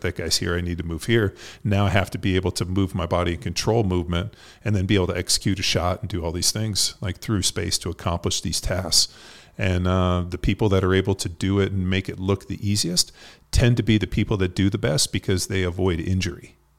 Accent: California, United States; and as I'm a rookie in Philadelphia, I'm from California.

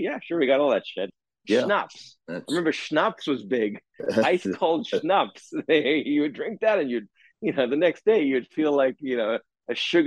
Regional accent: South Africa; I mean, I grew up in South Africa. You start drinking scotch way before you probably legally should.

